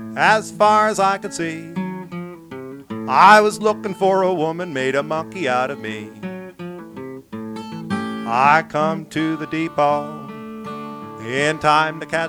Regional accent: New England, United States; Well, my passion for music in the South has taken me away from my native New England. But when I grew up in New England

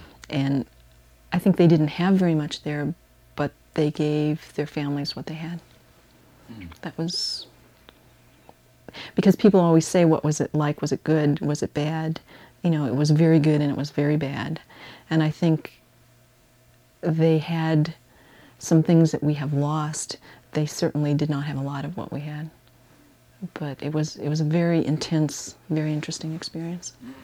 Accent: Blue Island, Illinois, United States; born there; I was born in Blue Island, Illinois, suburb of Chicago.

